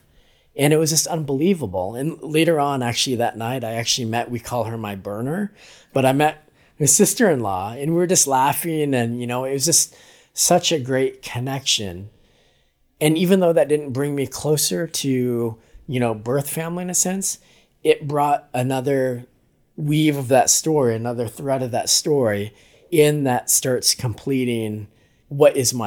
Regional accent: Wyoming, United States; I'm not really fully American in a sense growing up in Wyoming, because people always saw me as either as Mexican, Latino, like something else, right?

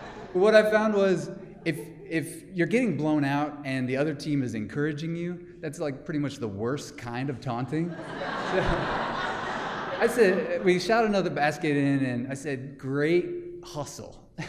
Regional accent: Indiana, United States; I am from Indiana, and if you've seen the movie Hoosiers, you know that it's basically illegal not to eat, sleep, and breathe basketball. So when I moved to California

